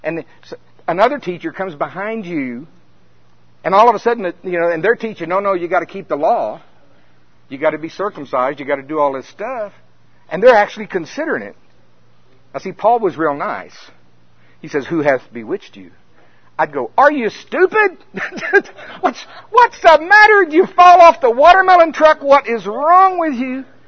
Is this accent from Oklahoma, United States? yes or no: yes; Oklahoma, United States; I was born in the town where Oklahoma Baptist University is. That's my hometown.